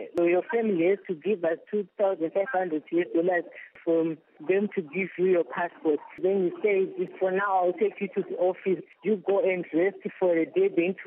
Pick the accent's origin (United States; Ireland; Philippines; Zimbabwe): Zimbabwe; now in Kuwait; I came from Zimbabwe to Kuwait.